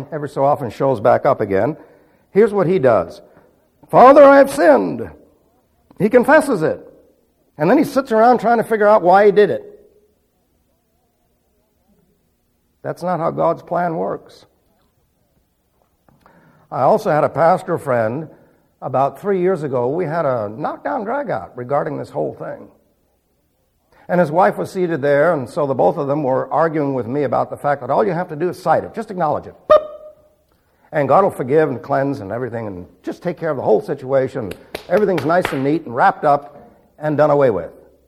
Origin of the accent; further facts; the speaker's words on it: New York City, New York, United States; Remember, I was raised in New York City, so I haven't seen many.